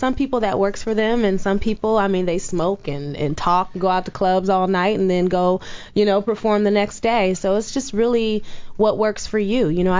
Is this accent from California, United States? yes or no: yes; Oakland, California, United States; I'm from Oakland, California, mm-hmm. so I would see Cats on TV, like the commercial when I was little